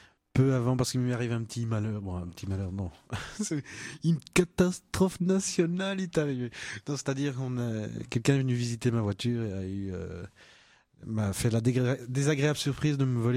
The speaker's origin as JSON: {"language": "French", "country": "DR Congo", "tie": "born there", "said": "moi en fait je suis né au Congo, voilà. Par ma maman qui est congolaise et papa qui est belge"}